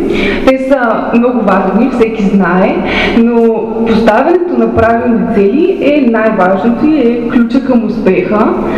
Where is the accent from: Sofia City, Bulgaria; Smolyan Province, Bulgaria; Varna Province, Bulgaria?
Smolyan Province, Bulgaria; Smolyan; когато току-що беше приключило обучението за лидери в Смолян, моя роден град